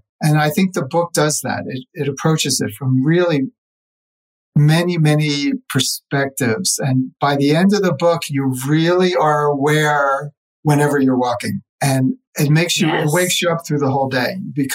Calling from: New Mexico, United States; I'm in New Mexico.

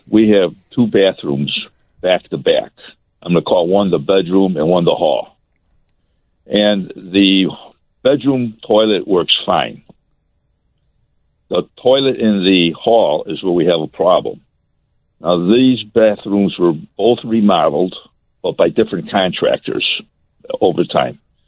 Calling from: Orland Park, Illinois, United States; Orland Park.

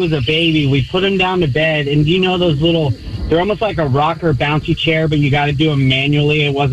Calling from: Conroe, Texas, United States; I'm calling from Conroe, Texas.

